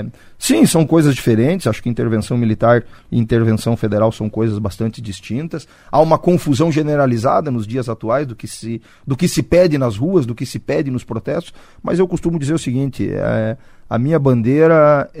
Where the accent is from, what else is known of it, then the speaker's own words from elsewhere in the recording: Cascavel, Paraná, Brazil; Eu sou nascido em Cascavel.